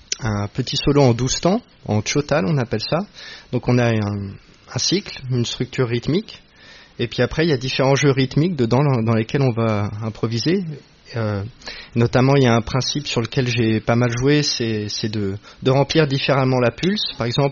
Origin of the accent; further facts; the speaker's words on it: Varanasi, Uttar Pradesh, India; comme on vient de la ville de Bénarès, on s'est tous rencontrés là-bas, qui est la ville de Shiva